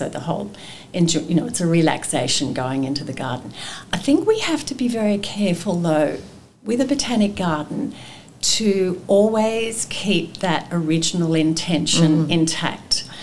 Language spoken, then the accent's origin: English; New South Wales, Australia; I grew up in New England, in northern New South Wales, so that's a cool, temperate area.